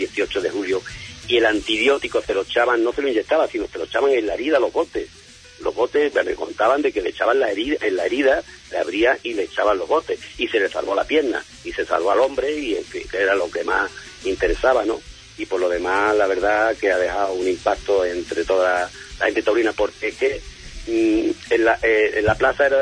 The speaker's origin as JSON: {"language": "Spanish", "town": "Huelva", "region": "Andalusia", "country": "Spain", "said": "para la gente que somos de Huelva."}